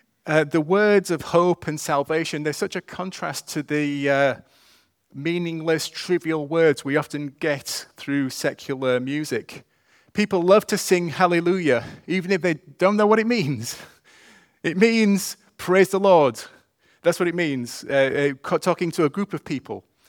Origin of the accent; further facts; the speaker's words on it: Huddersfield, Yorkshire and the Humber, United Kingdom; I'd like to take you to my hometown of Huddersfield.